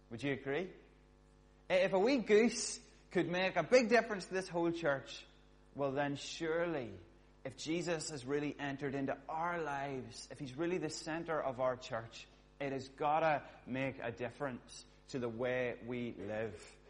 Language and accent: English; Smithborough, County Monaghan, Ireland; I'm from Monaghan.